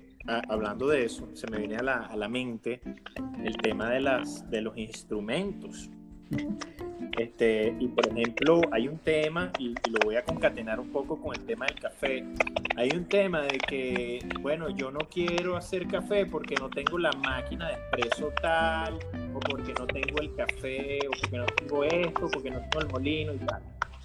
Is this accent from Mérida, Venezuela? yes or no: no; Maracay, Aragua, Venezuela; born there; Bueno, yo nací en Maracay, pero crecí en varias partes. Pero mi corazón es turmereño.